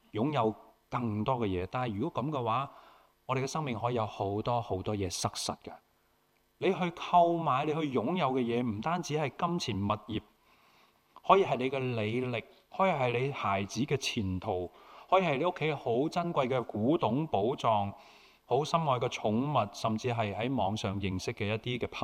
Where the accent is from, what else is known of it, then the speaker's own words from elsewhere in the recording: Hong Kong; 你知道对于我们香港人，我们很熟悉这些挣扎的。